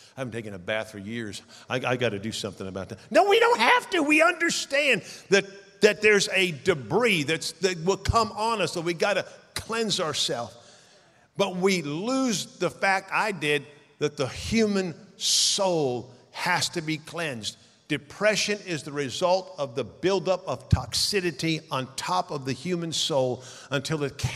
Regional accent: California, United States; I was raised in Northern California.

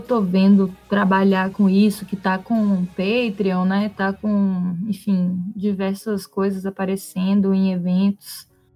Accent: Minas Gerais, Brazil; E eu ainda sou mineira, então a gente tem uma parcela de representatividade aqui de Minas.

